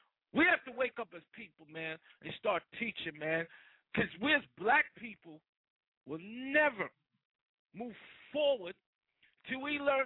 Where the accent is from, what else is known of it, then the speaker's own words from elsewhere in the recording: New York, United States; also born or lived in California; I'm from New York. I'm from Cali. My birthright is in Jamaica. I lived in New York. Love New York, but I love the West more.